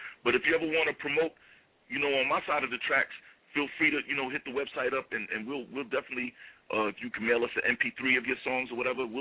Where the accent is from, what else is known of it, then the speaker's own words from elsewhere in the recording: New York, United States; now in -; Well, I'm from New York, right outside of the Bronx.